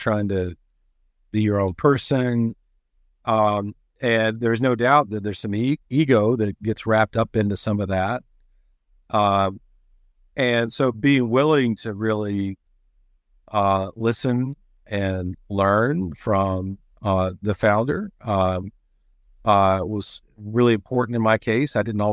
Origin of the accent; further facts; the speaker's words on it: the South, United States; I was a public school kid growing up in the South, small towns. I moved around a lot as a kid.